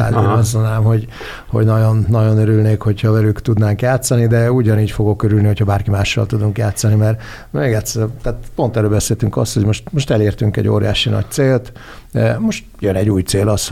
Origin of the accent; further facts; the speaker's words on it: Hungary; és magyarok vagyunk